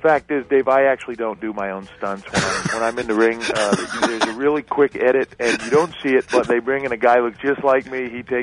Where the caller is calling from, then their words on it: Massachusetts, United States; I am actually in Massachusetts right now.